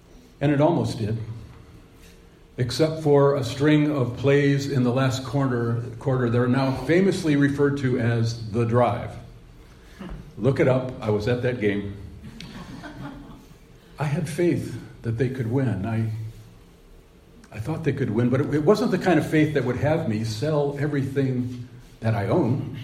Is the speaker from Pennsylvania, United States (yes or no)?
no; Cleveland, Ohio, United States; For many years, I had faith that my hometown team, the Cleveland Browns, would make it to the Super Bowl.